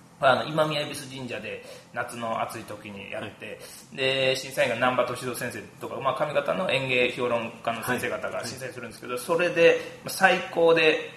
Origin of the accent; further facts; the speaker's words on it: Takatsuki, Osaka, Japan; 大阪出身で、大阪の高槻市という、はい、まあ、どっちかというと京都寄りの町でね、はい、生まれ育ちまして、